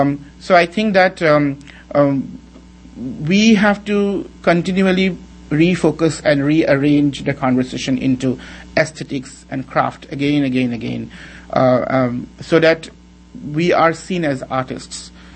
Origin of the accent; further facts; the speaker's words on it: Guwahati, Assam, India; I grew up in the All India Radio campus where everybody was from all over the country. We spoke in English and Hindi and Assamese and Bengali.